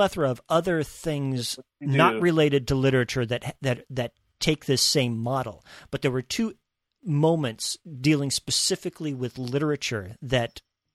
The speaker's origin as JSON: {"language": "English", "town": "Dodge City", "region": "Kansas", "country": "United States", "tie": "born or raised there", "said": "being taught literature badly and being growing up in Dodge City"}